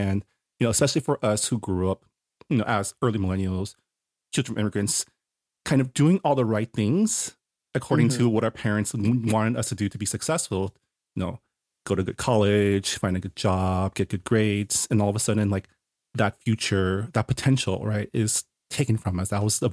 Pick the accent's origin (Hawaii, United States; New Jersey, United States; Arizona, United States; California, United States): California, United States; I grew up in the San Gabriel Valley, so a different Asian enclave than North Potomac